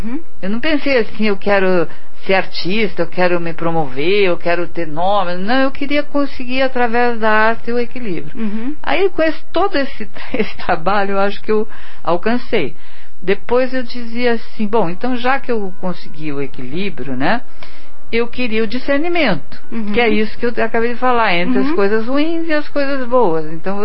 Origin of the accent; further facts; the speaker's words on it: Curitiba, Paraná, Brazil; eu sou aqui de Curitiba, eu sou aqui de Curitiba, eu sou lá de Curitiba, que eles não sabiam nem onde ficava.